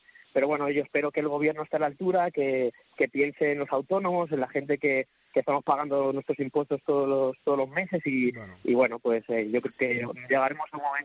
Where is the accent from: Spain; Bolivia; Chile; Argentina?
Spain; nosotros como buen español y como persona que trabaja